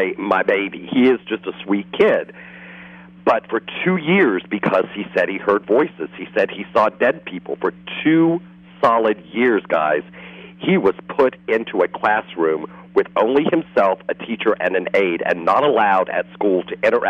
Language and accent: English; South Carolina, United States; also born or lived in New York; No, actually, I grew up pretty much in South Carolina and in upstate New York.